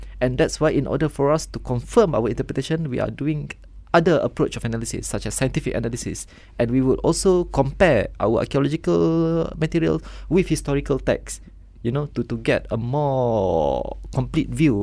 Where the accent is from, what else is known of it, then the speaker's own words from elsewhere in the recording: Malaysia; Yes, and being a Malaysian